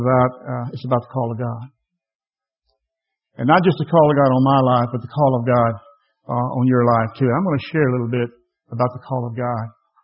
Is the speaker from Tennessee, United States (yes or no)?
no; Louisiana, United States; also born or lived in Virginia / California; and in 1949, we came back from California. Moved back to Louisiana, and I felt like we had, in California, we had all the modern things. We lived in the Bay Area.